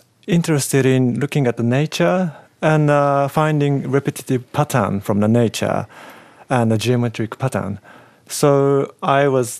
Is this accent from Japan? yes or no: yes; Japan; English is a second language; now in Australia; imagined, you know, living in Australia when I was in Japan. So I didn't have many expectations. And also, I couldn't speak English much.